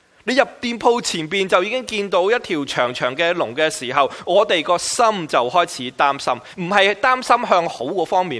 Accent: China; 我们中国人有一句叫做人无远虑什么必有什么近忧。

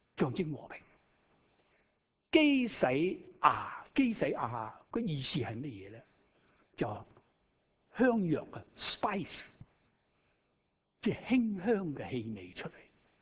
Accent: Shanghai, China; accent: Shanghainese; 我的上海话口音啊 ，Richard， 你可以知道听到我的上海话口音。

